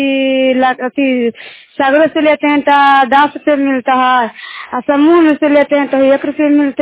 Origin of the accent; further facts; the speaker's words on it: Makrauta, Bihar, India; घर मकरौता जिला थाना चिकसौरा जिला नालंदा पोस्ट मकरौता।